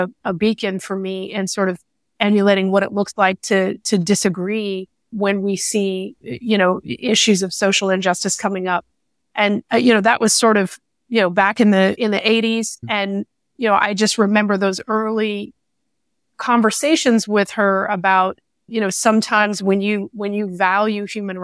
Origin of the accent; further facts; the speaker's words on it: Waco, Texas, United States; born there; I was born in Waco, Texas, moved around a lot as a child.